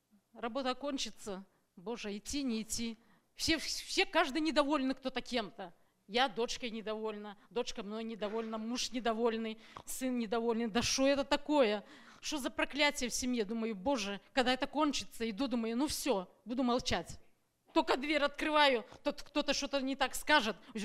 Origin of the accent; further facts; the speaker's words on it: Tacoma, Washington, United States; я из Такомы.